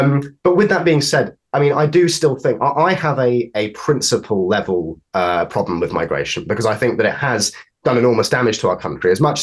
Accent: South East England, United Kingdom; Then I'm actually from the southeast. I'm from Kent.

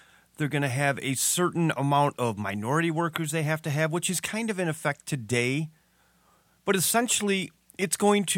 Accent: United States; Yes, I am an American. I am very proud to be an American.

